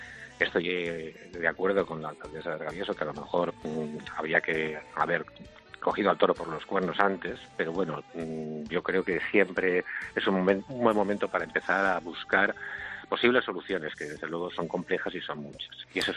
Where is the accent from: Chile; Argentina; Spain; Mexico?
Spain; somos los españoles, somos los que más vivimos después de los japoneses del mundo.